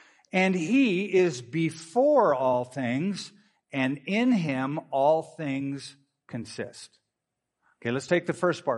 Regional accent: California, United States; I grew up in California public schools being taught evolution.

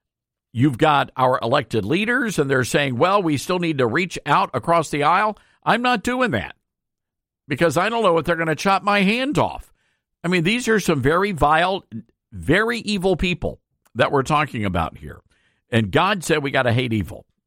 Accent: Memphis, Tennessee, United States; to deploy the National Guard to my hometown of Memphis, Tennessee.

